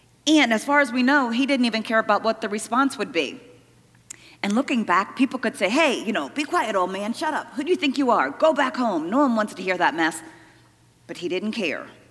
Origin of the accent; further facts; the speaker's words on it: Dover, Delaware, United States; In my hometown of Dover, Delaware, there was a man who would walk in front of the local mall